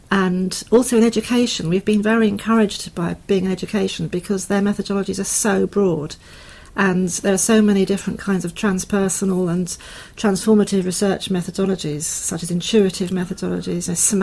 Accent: Ashford, South East England, United Kingdom; also born or lived in Chiswick; I was born in Chiswick, and I lived in Ashford, Middlesex. As I grew up, I went to Ashford County Grammar School. I'm an only child.

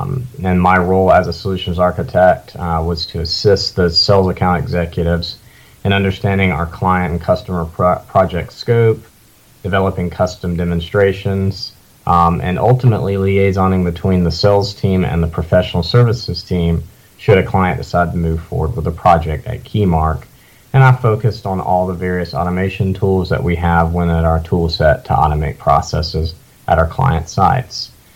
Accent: United States; born there; But since I was originally from Lawrence County, they decided that being born out of county, I did not count as the first child born in 1989 in Greenwood.

